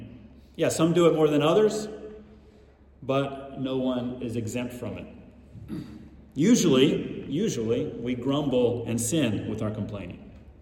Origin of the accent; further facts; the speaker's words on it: Atlanta, Georgia, United States; moved away as an adult; now in Rome, Italy; I'm originally from the Atlanta, Georgia area in the U.S., but for going on 17 years, I've lived in Rome, Italy